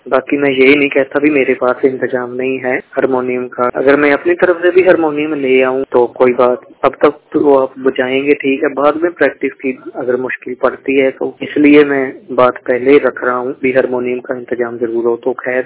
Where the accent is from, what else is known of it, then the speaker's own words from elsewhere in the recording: Amritsar, Punjab, India; और मैं अमृतसर पंजाब का रहने वाला हूँ। मैं और गांव मेरा राम तीर्थ के पास पड़ता है, वडाला भिट्टेवड, और जिला अमृतसर पड़ता है।